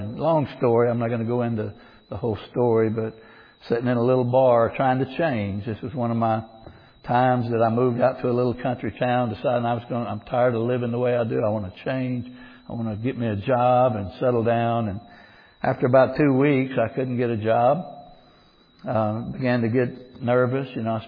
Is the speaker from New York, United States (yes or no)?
no; Texas, United States